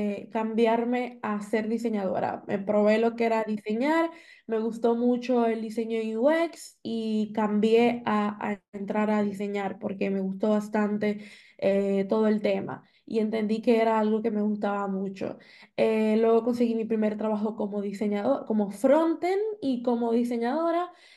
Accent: Dominican Republic; Vivo en República Dominicana, soy dominicana

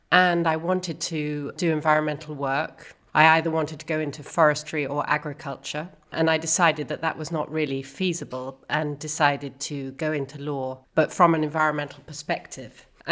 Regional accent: London, United Kingdom; Actually, not quite. I actually emigrated to North London.

